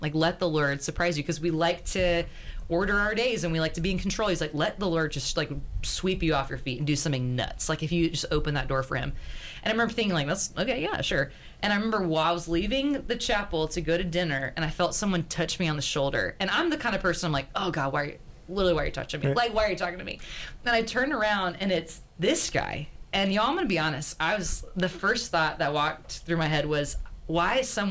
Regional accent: Birmingham, Alabama, United States; Mind you, okay, like, I'm from Alabama. I'm from Birmingham, Alabama.

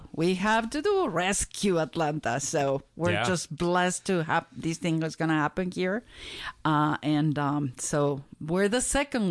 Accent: Mexico; I'm always vigilant for my Spanish brothers and sisters because I'm from Mexico, right?

